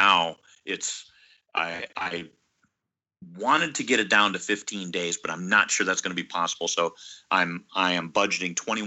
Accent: Iowa, United States; And we lived born and raised in Iowa.

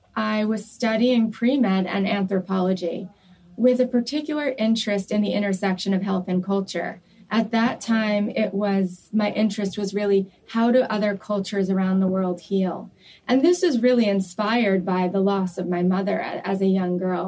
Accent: New York, United States; I grew up in New York.

